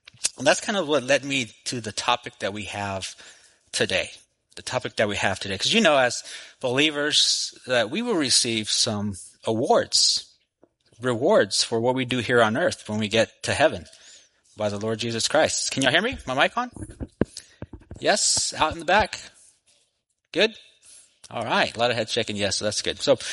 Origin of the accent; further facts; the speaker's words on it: Texas, United States; now in Youngsville, United States; I come to you from Youngsville, Louisiana, so I had about an hour drive to get here. And originally, a little bit about me, originally I'm from Texas.